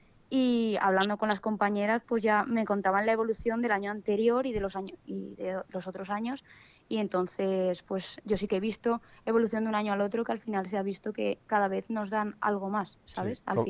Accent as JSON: {"language": "Spanish", "town": "Zaragoza", "region": "Aragon", "country": "Spain", "tie": "born or raised there", "said": "yo soy de Zaragoza de toda la vida, del Zaragoza y claro, pues es mi hogar y siempre lo será"}